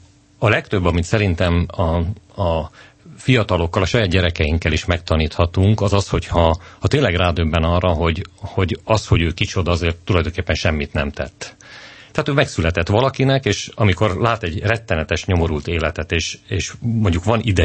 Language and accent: Hungarian; Komárom, Komárom-Esztergom, Hungary; én vidéki ember vagyok, Komáromban nőttem